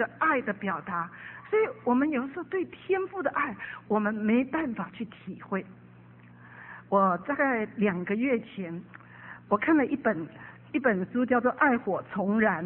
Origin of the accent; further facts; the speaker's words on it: Taiwan; moved away; 那我们在台湾呢，我们台湾人我们的爸爸都是受日本式教育